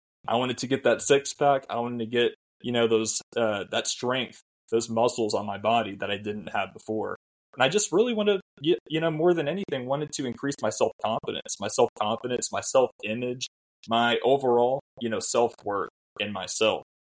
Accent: Arkansas, United States; also born or lived in Ohio; So I was born in Ohio, grew up most of my life in Arkansas, actually. My dad's job actually relocated me and my family here.

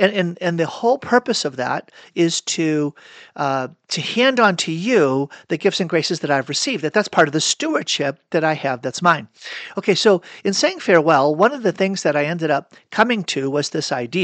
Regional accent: Massachusetts, United States; So in my childhood, I grew up outside of Boston

